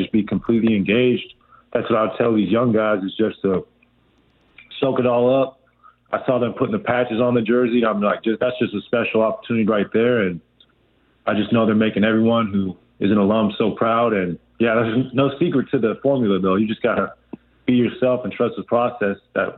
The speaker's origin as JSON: {"language": "English", "region": "West Coast", "country": "United States", "tie": "born or raised there", "said": "I couldn't pass that up because I grew up on the West Coast watching the Pac."}